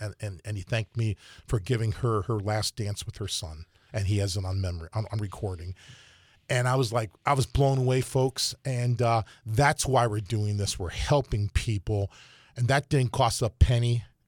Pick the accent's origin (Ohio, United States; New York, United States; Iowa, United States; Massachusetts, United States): Ohio, United States; because I came from Ohio a couple years ago.